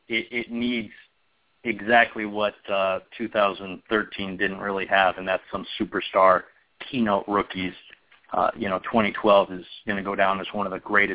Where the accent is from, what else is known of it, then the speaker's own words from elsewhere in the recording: United States; because as Americans, I'm American football, basketball, you know, baseball is huge.